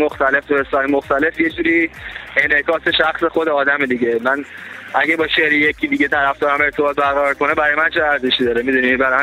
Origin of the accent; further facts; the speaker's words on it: Iran; born there; also born or lived in United States; من ایران به دنیا اومدم، ولی خب تمام زندگیم به خاطر شغل پدرم، پدرم پروفسور خاکشناسی بود، استاد دانشگاه بودم، برای همین برای تحقیقات و اینا زیاد مسافرت می‌رفتیم. من حدوداً 2-3 سال ایران بودم، 2-3 سال آمریکا، همیشه تو رفت آمد بودم